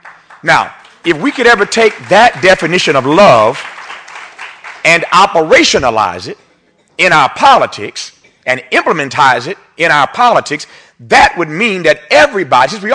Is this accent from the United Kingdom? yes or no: no; Indiana, United States; We sang a song in my little church growing up in Indiana.